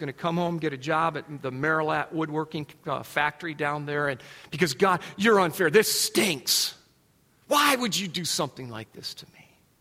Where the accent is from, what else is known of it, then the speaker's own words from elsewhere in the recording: Adrian, Michigan, United States; Born and raised in Adrian, that's where my mom and dad pastored.